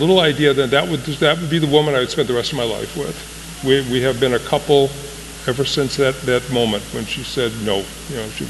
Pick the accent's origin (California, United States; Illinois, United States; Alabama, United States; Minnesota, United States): Minnesota, United States; Minneapolis; I grew up in South Minneapolis. I'm the oldest of six boys. It was a Irish blue-collar, working-class Irish Catholic family.